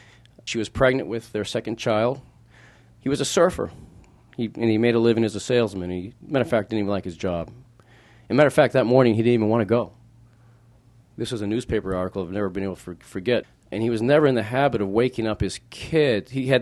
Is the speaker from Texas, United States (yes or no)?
no; Boston, Massachusetts, United States; I'm from Boston.